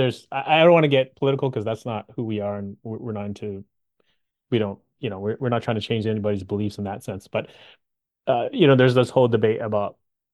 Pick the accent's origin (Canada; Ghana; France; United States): Canada; I grew up in Canada. I was born and raised in Canada